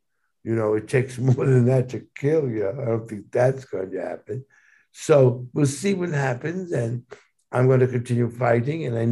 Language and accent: English; New York, United States; I'm from New York. I know what it is. I know what it isn't. I mean, I live there in New York.